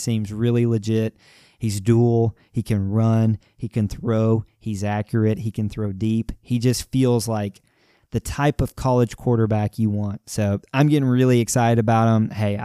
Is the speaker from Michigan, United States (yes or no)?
no; Arkansas, United States; But growing up in Arkansas and being really familiar with just the way Arkansas works